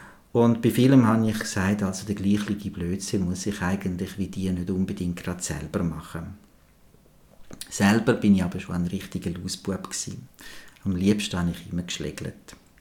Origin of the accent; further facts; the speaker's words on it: Zurich, Switzerland; Also, aufgewachsen bin ich in Zürich. Ich hatte eigentlich eine sehr schöne Kindheit, muss ich sagen. Also, ich bin behütet aufgewachsen, an einem schönen Örtchen, am Friesenberg.